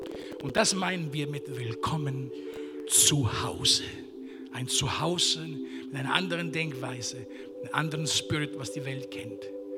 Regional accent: Italy; Wir können nichts entschuldigen mit unserer Mentalität.

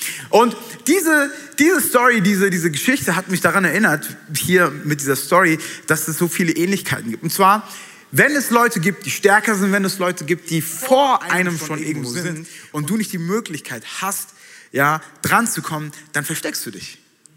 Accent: Frankfurt, Hesse, Germany; Und zwar in der Gegend, wo ich gelebt habe oder wo ich aufgewachsen bin, in Frankfurt

